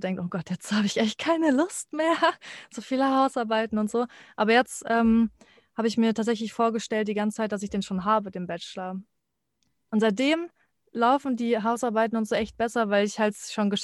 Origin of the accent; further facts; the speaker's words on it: Münster, North Rhine-Westphalia, Germany; also born or lived in France / Berlin; Also ich bin ja in Frankreich geboren, da hatten wir schon einen Labrador oder zwei Labradore. Dann in Münster und Berlin hatten wir auch einen Labrador